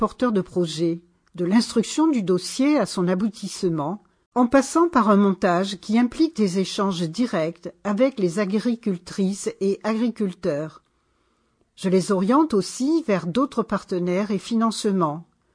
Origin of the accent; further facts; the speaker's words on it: Metz, Grand Est, France; born there; Je suis née à Metz et j'ai toujours été passionnée par le monde rural.